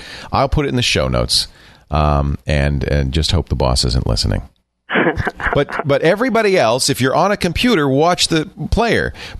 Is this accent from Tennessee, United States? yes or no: no; New York, United States; also born or lived in Rhode Island; My family's from Jersey. I grew up in New York.